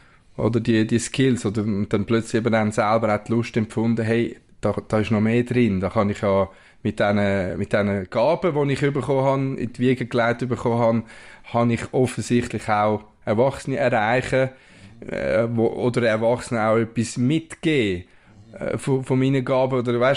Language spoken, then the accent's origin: German; Switzerland; first language Spanish; Schweizer und ich habe beide Pässe und habe dort, vielleicht ist das schon auch ein Teil, oder, wo ich bin quasi zweisprachig aufgewachsen, Spanisch-Deutsch